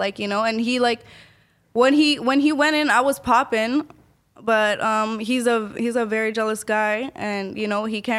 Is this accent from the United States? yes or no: no; Ecuador; I'm from Ecuador.